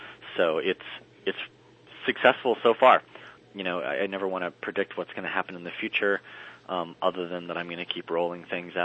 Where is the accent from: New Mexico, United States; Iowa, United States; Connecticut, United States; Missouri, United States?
Iowa, United States; both of my parents are business owners back in the Midwest. I'm from Iowa.